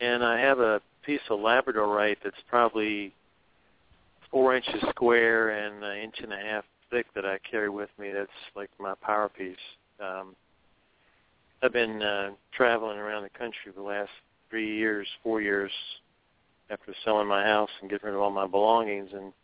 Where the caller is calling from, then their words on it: Florida, United States; I'm calling from South Florida.